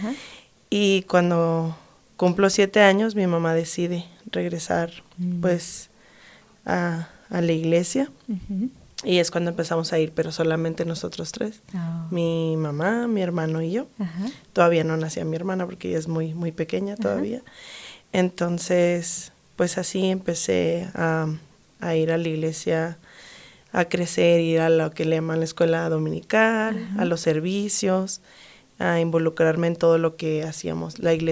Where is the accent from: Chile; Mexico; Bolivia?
Mexico; Ciudad Juárez, Chihuahua; yo soy de Ciudad Juárez, Chihuahua, en México.